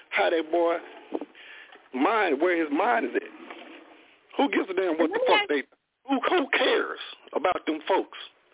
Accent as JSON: {"language": "English", "country": "United States", "tie": "born or raised there", "said": "That's why I grew up in Holly Hills. So that shit don't register with me."}